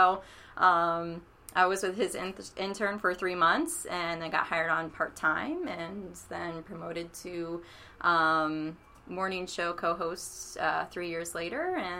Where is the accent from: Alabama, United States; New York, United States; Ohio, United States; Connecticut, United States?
Ohio, United States; Columbus; Born and raised in Columbus, Ohio.